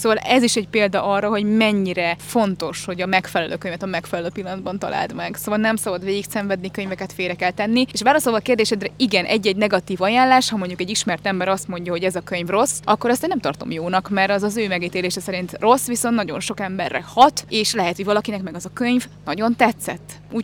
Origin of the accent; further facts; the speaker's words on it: Hungary; legalábbis Magyarországon, ahonnan én jövök